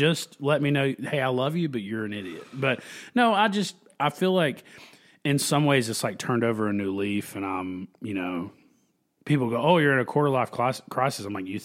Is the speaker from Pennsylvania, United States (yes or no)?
no; North Carolina, United States; I'm from North Carolina. I moved here further south, thinking it's about to be man.